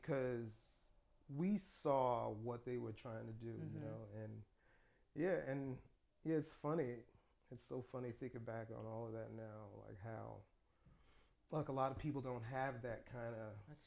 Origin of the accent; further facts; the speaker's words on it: Queens, New York, United States; Like that was a good thing about growing up in Queens at that time